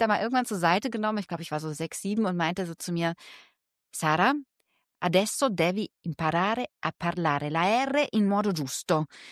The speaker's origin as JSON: {"language": "German", "town": "Düsseldorf", "region": "North Rhine-Westphalia", "country": "Germany", "tie": "born or raised there", "also_born_or_lived": "Hesse", "said": "In Düsseldorf aufgewachsen, aber in Hessen geboren. Also ich bin gebürtige Hessin"}